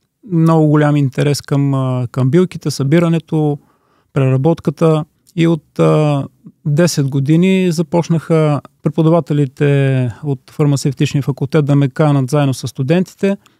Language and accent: Bulgarian; Berkovitsa, Montana Province, Bulgaria; Роден съм в Берковица, там съм израснал, оттам са моите деца, които са 3, 2 дъщери и един син.